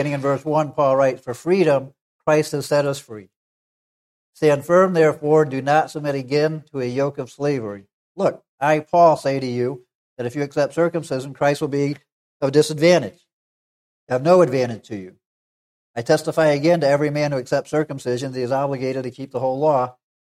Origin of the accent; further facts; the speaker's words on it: Massachusetts, United States; I was a child growing up in Massachusetts. My dad was a preacher at a small church in Massachusetts.